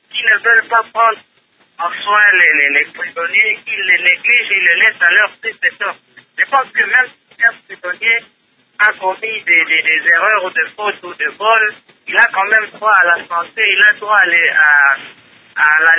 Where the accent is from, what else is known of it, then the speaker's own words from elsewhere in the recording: Beni, North Kivu, DR Congo; Surtout ici chez nous à Béni